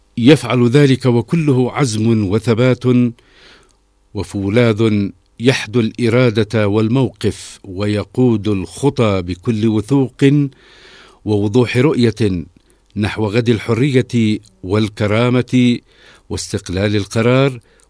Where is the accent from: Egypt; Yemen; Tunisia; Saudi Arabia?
Yemen; ومما يثري مزايا الشهر الكريم وخصوصيته لنا كيمنيين